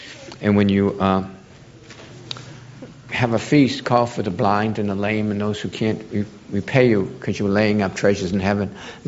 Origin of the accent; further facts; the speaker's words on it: United States; born there; Thank God I was born in America, right? We're born here.